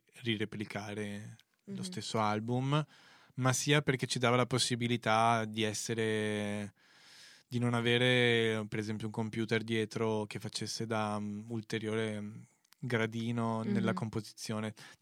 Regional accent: Venice, Veneto, Italy; Beh, sono veneziano, guido coi piedi.

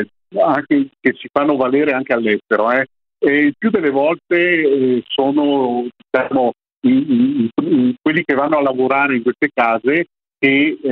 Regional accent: Zoppè di Cadore, Veneto, Italy; io sono in un piccolo paesino a 1500 metri quasi di altitudine, si chiama Zoppetticadore.

